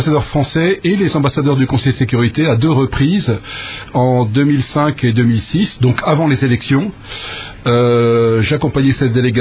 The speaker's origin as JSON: {"language": "French", "country": "France", "said": "Je suis française, je suis un général français"}